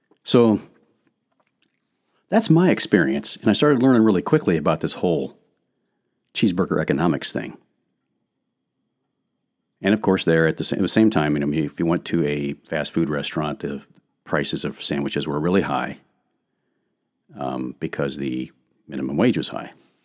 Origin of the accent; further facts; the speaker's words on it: United States; because I'm American, I expect to have ice in my soda pop.